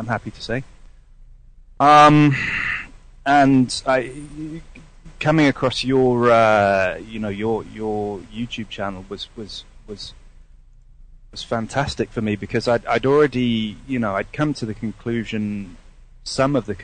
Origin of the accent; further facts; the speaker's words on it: United Kingdom; now in Estonia; I'm a Brit living here basically.